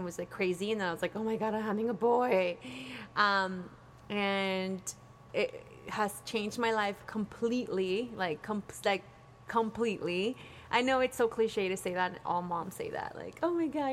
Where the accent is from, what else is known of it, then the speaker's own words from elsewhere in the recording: Oaxaca, Mexico; We grew up in Mexico.